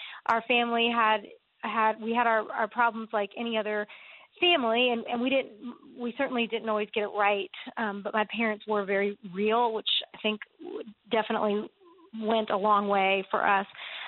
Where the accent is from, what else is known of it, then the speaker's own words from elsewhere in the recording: Virginia, United States; I grew up in the Washington, D.C. area, just a few minutes outside of D.C. in Virginia